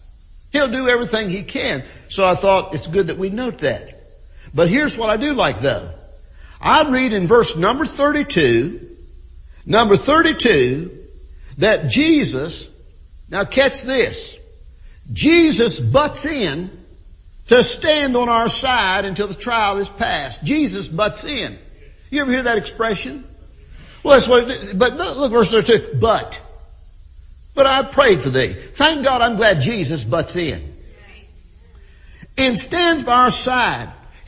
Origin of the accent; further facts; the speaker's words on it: United States; You know, we as American people, we sort of have what we call breakfast foods, lunch foods, and supper foods.